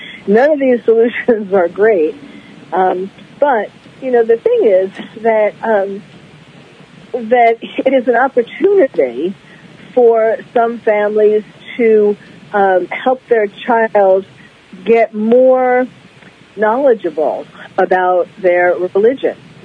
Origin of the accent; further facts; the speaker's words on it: New York, United States; now in California, United States; I mean, I was born and bred in New York.